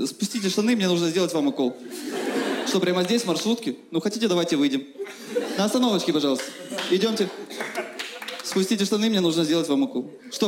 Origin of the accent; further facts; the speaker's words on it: Odesa, Odesa Oblast, Ukraine; Например, в Одессе, откуда я родом, лечить зубы в 3 раза дешевле.